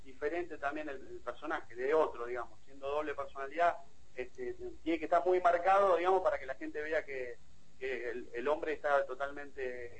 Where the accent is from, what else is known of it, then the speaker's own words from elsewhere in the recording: La Plata, Buenos Aires Province, Argentina; now in América, Argentina; para mí es algo especial porque yo soy de La Plata, digamos, y estoy viviendo acá en América, cerca de Trenquelauquen